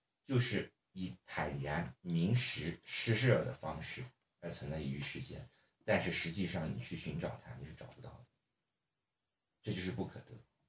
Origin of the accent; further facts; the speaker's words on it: Yunnan, China; 就好像我们云南人说吃了菌子就看见小人啊